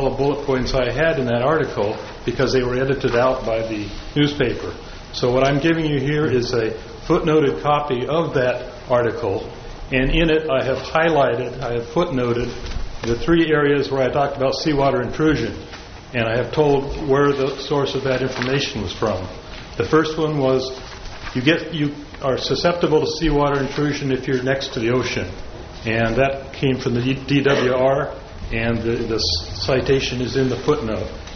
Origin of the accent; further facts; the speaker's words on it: Nipomo, California, United States; I'm from Napomo.